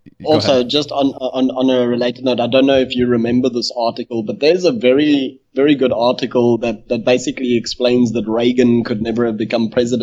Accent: South Africa; moved away; And I come from Africa, people. it may be South Africa, which is like Africa light

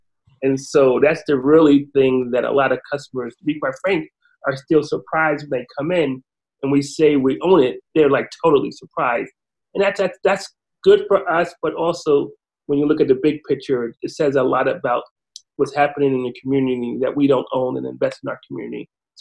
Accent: New Jersey, United States; born and raised in North New Jersey.

